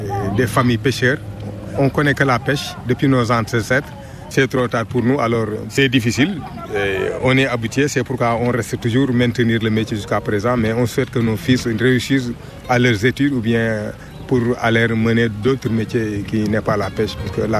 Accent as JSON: {"language": "French", "region": "Saint-Louis", "country": "Senegal", "moved": "as an adult", "said": "Je suis originaire de la région de Saint-Louis, du Sénégal. Mais j'ai longuement duré ici puisque depuis 1975 jusqu'à présent, je suis ici à Linki."}